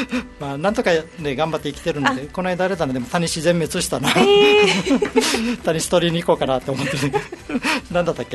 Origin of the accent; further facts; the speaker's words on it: Shuri, Okinawa, Japan; 出身は首里なんです。なんです。今は早原に住んでますけど